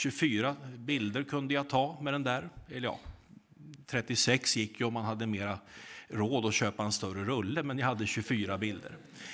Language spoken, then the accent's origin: Swedish; Degerfors, Örebro County, Sweden; Tänk att jag är uppvuxen i Degerfors. Har ni varit där? Ja, ni behöver inte åka dit om inte ni måste. Men det är en liten ort i Värmland som tillhör Örebro län.